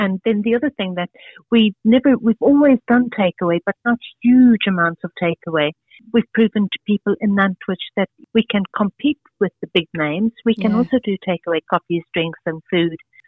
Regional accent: South Africa; moved away as an adult; because we came from South Africa 20 years ago.

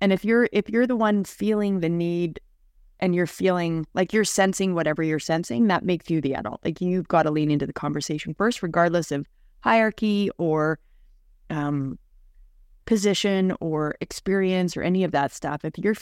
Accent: Canada; now in United States; I I'm an immigrant, so I'm Canadian.

